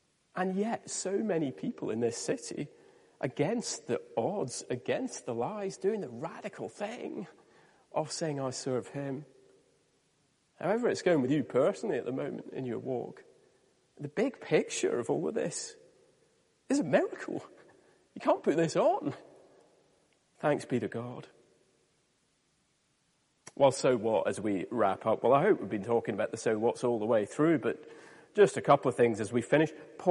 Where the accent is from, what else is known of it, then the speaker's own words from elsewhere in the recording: Scotland, United Kingdom; I'm Scottish myself originally.